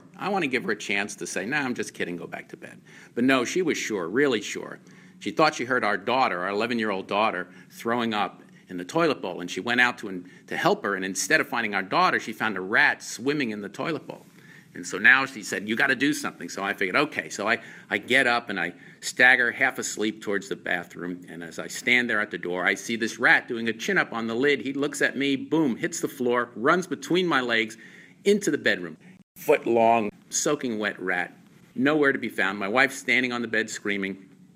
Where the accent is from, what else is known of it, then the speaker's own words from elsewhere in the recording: New York, United States; now in Boca Raton, United States; Now, I didn't grow up in the foothills of Tennessee. I grew up on Long Island. I'm not a hunter. And I live now in Boca Raton.